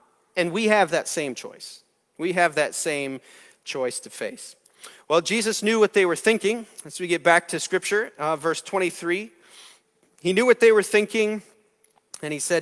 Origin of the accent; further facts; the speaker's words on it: Manheim, Pennsylvania, United States; Matt grew up back in my hometown of Mannheim, Pennsylvania.